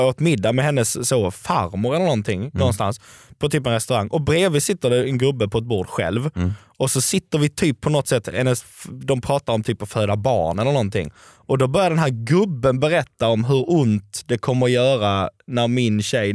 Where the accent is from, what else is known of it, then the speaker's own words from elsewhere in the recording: Helsingborg, Skåne, Sweden; Alltså, vi hade en sån tobaksbutik typ där jag växte upp, Helsingborg.